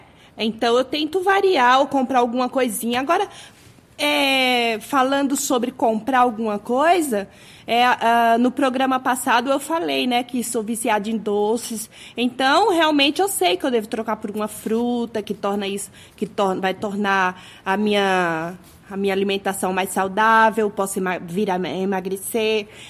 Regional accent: Pernambuco, Brazil; Não, eu sou de Pernambuco.

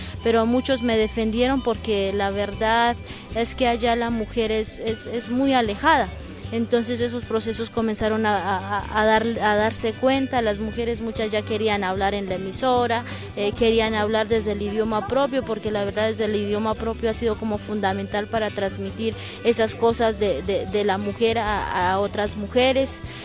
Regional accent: Cauca, Colombia; vengo de Colombia, del departamento del Cauca, del suroccidente de Colombia, mi pueblo, territorio ancestral del pueblo Misak, originalmente conocidos como Hijos del Agua.

